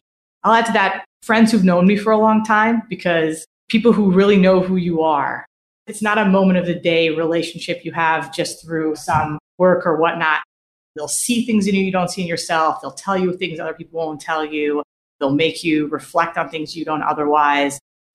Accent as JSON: {"language": "English", "country": "Israel", "tie": "born or raised there", "said": "I grew up in Israel. I come back here a lot"}